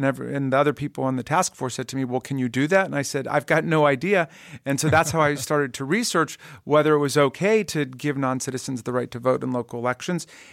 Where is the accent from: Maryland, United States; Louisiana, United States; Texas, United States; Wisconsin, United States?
Maryland, United States; Takoma Park; So I brought it to my hometown of Tacoma Park, Maryland